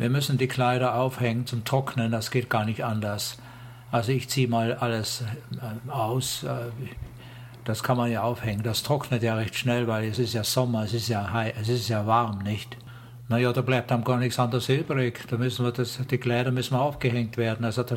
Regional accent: Vienna, Austria; wie gesagt, ich bin in Wien und bin dort geboren und aufgewachsen.

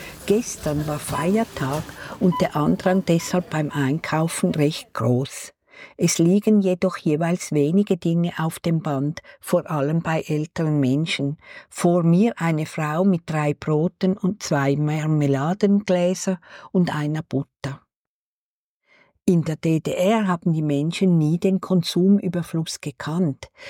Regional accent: Switzerland; Ich bin in den früheren 70er Jahren als Teenager in der Schweiz aufgewachsen.

